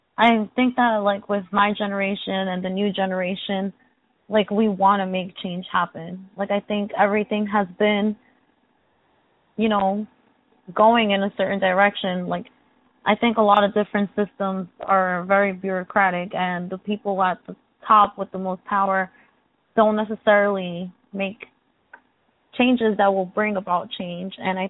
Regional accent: Brooklyn, New York, United States; born there; I was born in Brooklyn.

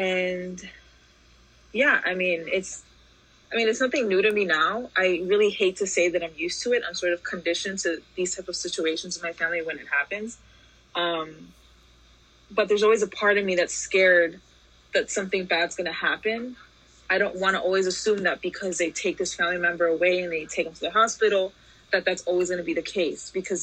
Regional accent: New York City, New York, United States; born there; I was born here in New York, in Manhattan specifically.

